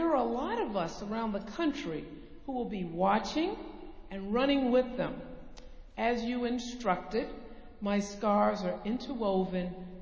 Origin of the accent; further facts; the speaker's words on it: Marblehead, Massachusetts, United States; now in Durham, United States; I am originally from Marblehead, Mass., and still have family ties to New England.